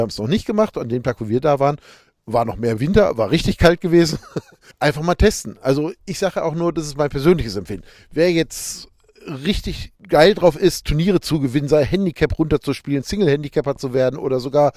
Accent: Essen, North Rhine-Westphalia, Germany; born there; now in Munich, Germany; Ich wohne zwar in München, aber bin gebürtig aus Essen

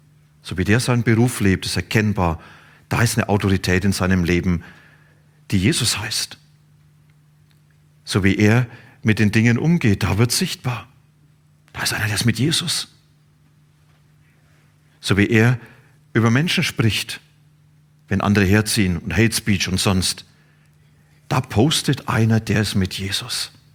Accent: Bavaria, Germany; Ich komme aus Franken. Und in Franken gibt es ein Wort, das heißt passt schon.

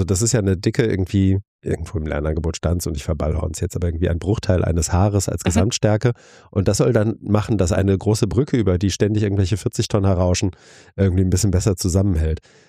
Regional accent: North Rhine-Westphalia, Germany; ich bin in NRW groß geworden

